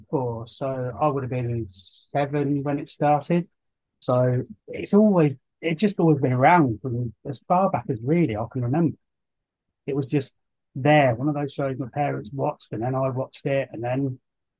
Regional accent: Northampton, East Midlands, United Kingdom; Well, I'm from Northampton

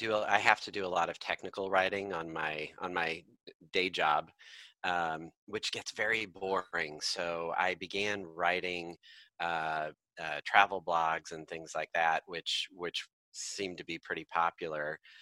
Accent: United States; I'm an American in my mid-30s, married, been married for a number of years now.

